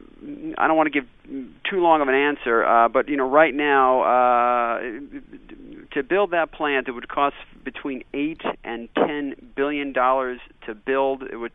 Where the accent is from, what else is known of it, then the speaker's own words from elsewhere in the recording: Queens, New York, United States; Happy to be here, but actually, I'm from Queens, although Bronx is a great borough.